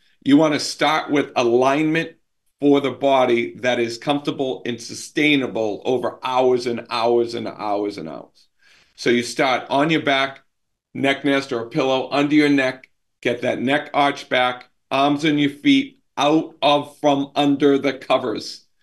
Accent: Boston, Massachusetts, United States; I'm Italian from Boston.

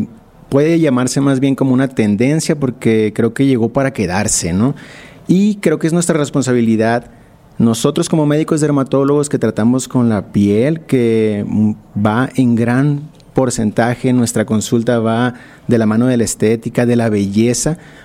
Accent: Culiacán, Sinaloa, Mexico; now in Mexico City, Mexico; soy de Culiacán, radico en la Ciudad de México.

